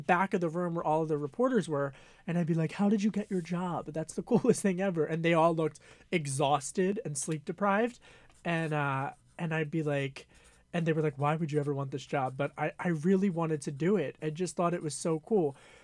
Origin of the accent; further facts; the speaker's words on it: Pennsylvania, United States; I grew up outside of Philadelphia in Delaware County